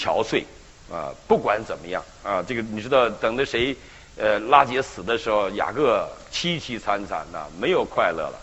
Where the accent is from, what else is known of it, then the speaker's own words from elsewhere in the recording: Northeast China, China; 我是东北人啊，我东北人，我太太上海人，我是学文的，她是学理的，我是偷渡过来的，她是留学过来的